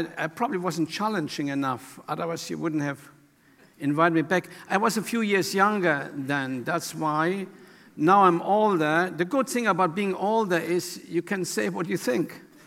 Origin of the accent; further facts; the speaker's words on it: United States; moved away as an adult; Of course, I'm here since 1964. I mean, I'm American.